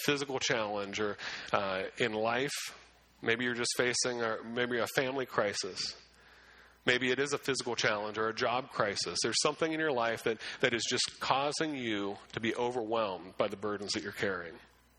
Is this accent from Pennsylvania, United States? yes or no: yes; Pennsylvania, United States; Growing up in Western PA, but living away and then coming back, Western PA, we're very good at helping other people